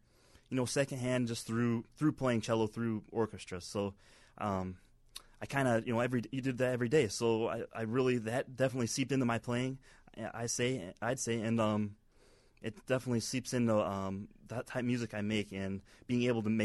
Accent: Portage, Indiana, United States; So I'm from Portage, it's actually called, but... Yeah, it's that's where I'm from.

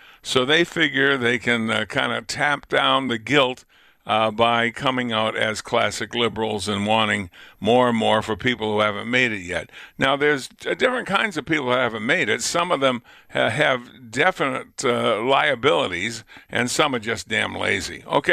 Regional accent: Lunenburg, Massachusetts, United States; But the only Lunenburg here, I think, is in Massachusetts, and that's where I was born. I was born in the next town, but I grew up in Lunenburg. Only 8,000 people there.

